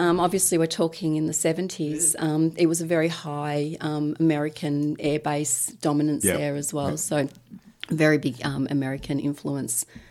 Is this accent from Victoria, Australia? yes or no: yes; Belmont, Victoria, Australia; I grew up in Belmont. My parents are actually still in the family home that I was taken home as a baby.